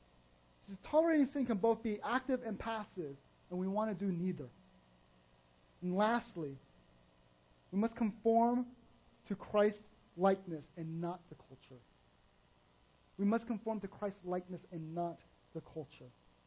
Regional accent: Texas, United States; Many of you know I grew up in Texas, called the Bible Belt. I grew up in the Bible Belt.

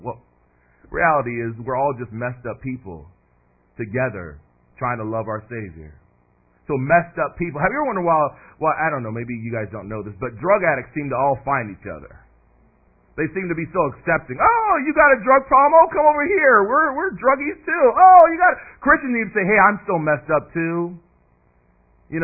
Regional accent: United States; So listen, I'm American. I live in Northern California

